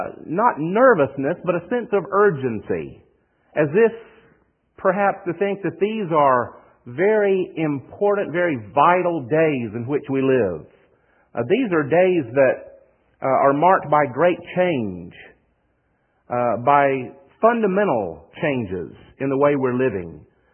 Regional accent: the South, United States; accent: Southern; Now, you'll get accustomed to my accent. There are some sayings, some things that we say in the South, and it may take you a little while to catch on

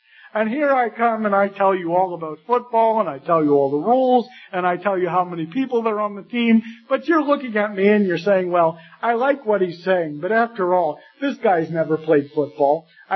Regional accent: Pennsylvania, United States; I know if you went to my home state of Pennsylvania and stopped people on the street, they would give you a variety of answers.

